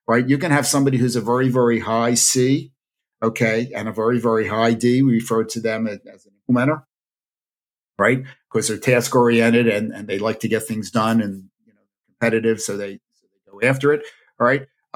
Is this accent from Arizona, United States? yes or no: no; Philadelphia, Pennsylvania, United States; I'm a Philly boy. So I grew up in Philadelphia.